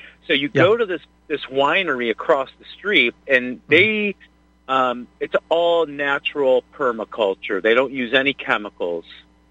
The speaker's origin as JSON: {"language": "English", "town": "Detroit", "region": "Michigan", "country": "United States", "tie": "born or raised there", "said": "I grew up in Detroit, and I worked at some 4 and 5 star restaurants"}